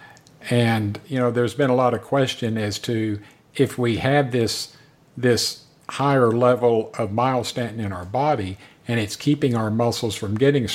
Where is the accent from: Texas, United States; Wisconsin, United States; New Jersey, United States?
Texas, United States; I think next year they said that the Cure SMA conference is going to be in Texas, which is my home state.